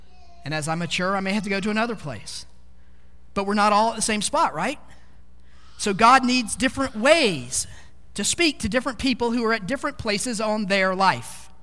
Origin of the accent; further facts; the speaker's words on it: Georgia, United States; I told you I grew up in Georgia